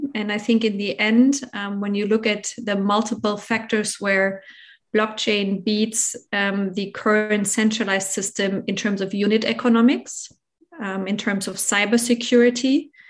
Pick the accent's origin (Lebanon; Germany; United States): Germany; I'm from Germany